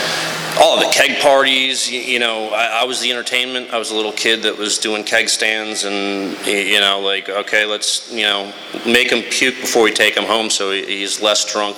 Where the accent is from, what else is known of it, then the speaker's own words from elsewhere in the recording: Jupiter, Florida, United States; born there; I was born in Jupiter, Florida, and I thought my life was good, right?